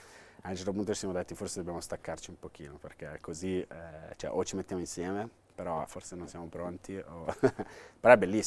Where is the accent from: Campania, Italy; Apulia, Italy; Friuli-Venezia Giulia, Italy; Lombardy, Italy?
Lombardy, Italy; Milan; sono di scuola romana, però sono milanese